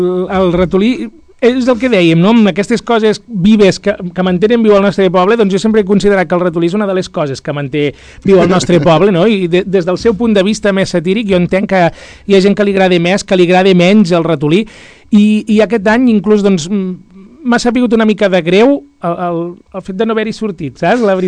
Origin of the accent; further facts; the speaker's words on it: Catalonia, Spain; ho faig extensiu a la meva comarca, perquè jo sempre també he tingut molt aquesta visió de la Conca de Barberà. Som una comarca molt petita